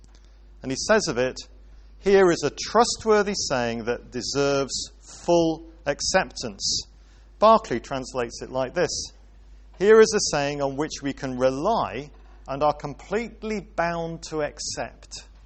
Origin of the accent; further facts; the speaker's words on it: Wales, United Kingdom; When I was growing up in Wales